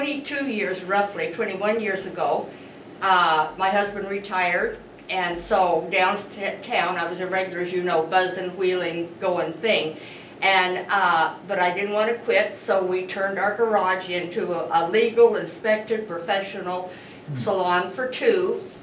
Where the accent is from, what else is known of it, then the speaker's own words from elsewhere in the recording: Harrisburg, United States; But I grew up in Harrisburg, been here for over 50 years.